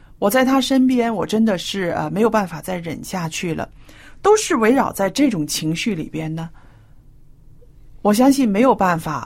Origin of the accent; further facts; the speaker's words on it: China; 就让我想起来我们中国人说的一句话。